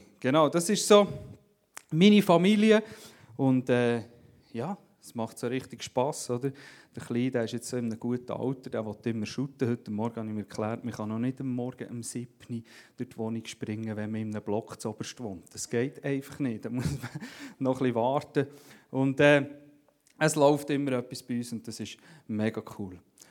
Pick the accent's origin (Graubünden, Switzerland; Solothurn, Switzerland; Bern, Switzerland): Bern, Switzerland; Wie gesagt, ich komme aus dem Emmental ursprünglich.